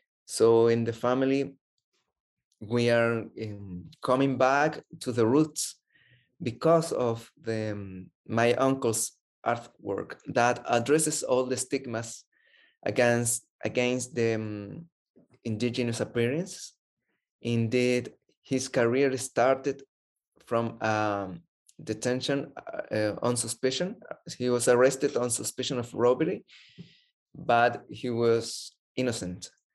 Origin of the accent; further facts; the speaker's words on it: Chile; I'm from Chile in the Picun Mapu, the Mapuche territory at the north of Hualmapu, which is the ancestral Mapuche territory there in Chile